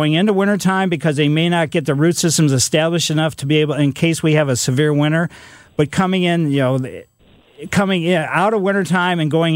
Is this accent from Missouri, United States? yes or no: yes; Ellisville, Missouri, United States; Actually, way more than that because I played in the outdoors as a kid growing up in Ellisville.